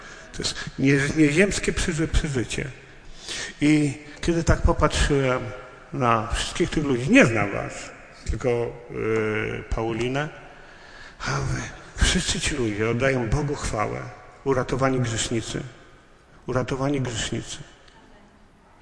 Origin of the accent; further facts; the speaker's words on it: Kutno, Łódź Voivodeship, Poland; pochodzę z Kutna, mam trochę więcej jak 66 lat.